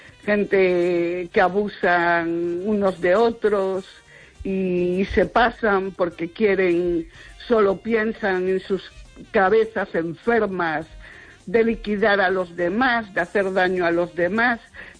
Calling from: Vigo, Galicia, Spain

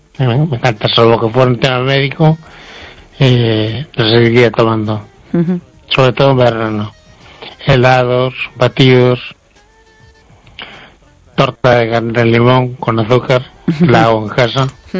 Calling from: A Coruña, Galicia, Spain; de La Coruña.

